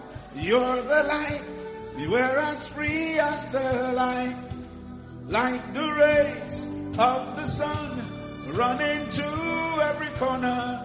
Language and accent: English; Kagoro, Kaduna State, Nigeria; You see, I come from Kagoro.